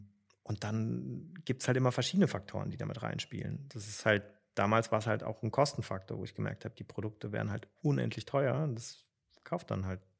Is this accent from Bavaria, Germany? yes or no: no; Baden-Württemberg, Germany; Aber ich komme aus dem Schwarzwald